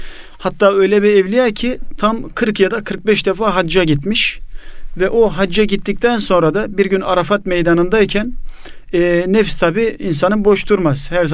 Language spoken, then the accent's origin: Turkish; Hassa, Hatay, Turkey; born there; ben asıl Hatay Hassa doğumluyum.